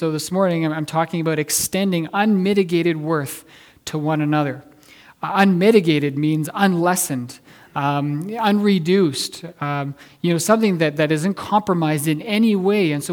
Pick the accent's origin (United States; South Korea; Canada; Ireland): Canada; me as a Canadian